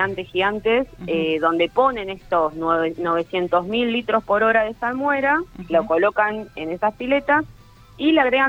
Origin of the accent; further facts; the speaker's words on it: Catamarca, Argentina; Bueno, yo soy de Catamarca.